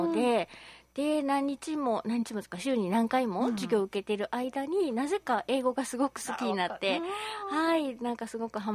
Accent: Kyoto, Japan; born there; はい、京都生まれです。

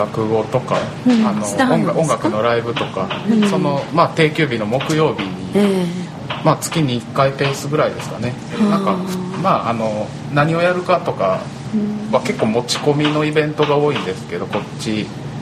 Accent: Hirakata, Osaka, Japan; 僕は出身育ちは枚方です。大阪の枚方。

